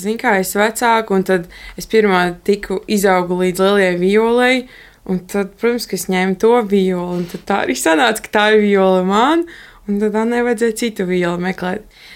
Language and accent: Latvian; Zemgale, Latvia; mūsu mamma ir iedresējusi to, ka mēs esam no Zemgales